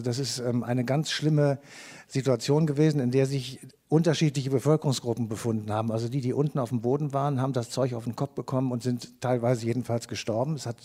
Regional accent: Cologne, North Rhine-Westphalia, Germany; Wir kommen aus Köln

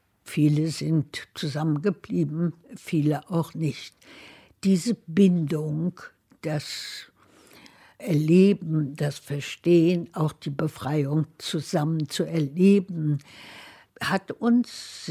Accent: Berlin, Germany; now in United States; Ich bin sofort, das hatte ich das Gefühl, ich bin Berlinerin. Es war meine Stadt, es war mein Geruch, meine Sprache, meine Gefühle, meine Kindheit, mein Alles.

